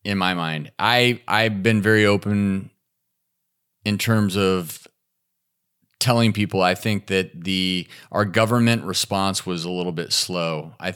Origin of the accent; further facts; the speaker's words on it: Nashville, Tennessee, United States; even my hometown of Nashville